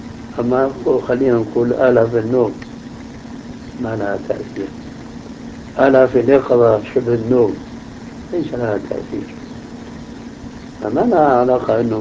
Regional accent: Damascus, Damascus Governorate, Syria; عندنا في دمشق ماء يسمى بماء الفيجي

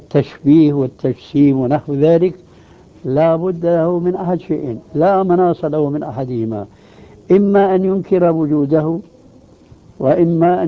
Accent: Syria; وعندنا في الشام أو بالمعنى الأصح في سوريا

